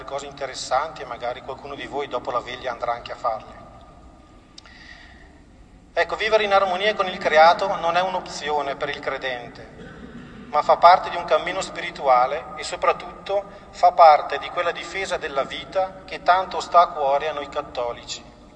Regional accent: Brescia, Lombardy, Italy; sono un monaco e sono anche contento di esserlo, ma oltre ad essere monaco sono anche bresciano di origine e sono anche molto contento di essere bresciano

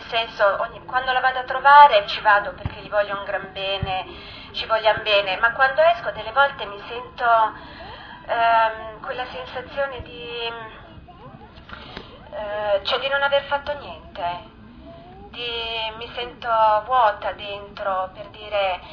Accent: Fossombrone, Marche, Italy; Io sono di Fossombrone.

